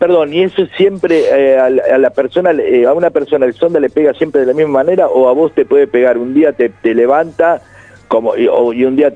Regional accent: Buenos Aires, Argentina; yo soy un porteño que va a Mendoza

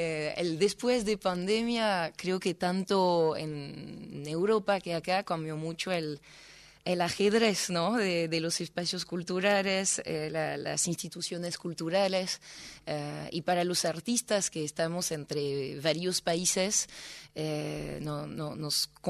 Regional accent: the North, France; Spanish is a second language; Ch'ti es una palabra que designa a los habitantes de mi provincia. Yo soy Ch'ti.

